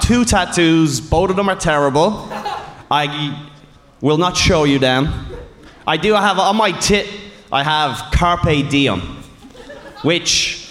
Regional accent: Ireland; I'm from Ireland

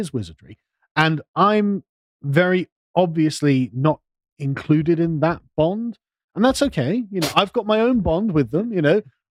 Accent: England, United Kingdom; I'm an Englishman, right?

